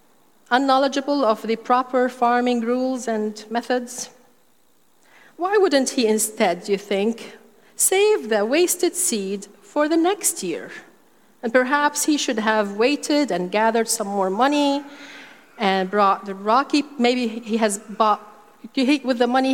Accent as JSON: {"language": "English", "country": "Syria", "said": "especially during times of war, as happened in my home country, Syria, and we witnessed"}